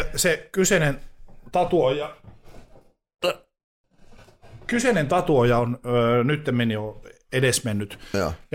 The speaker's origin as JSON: {"language": "Finnish", "town": "Oulu", "region": "North Ostrobothnia", "country": "Finland", "tie": "born or raised there", "said": "Siis 17-vuotiaana Oulussa, mistä olen kotoisin, niin siellä oli yksi tatuointiliike"}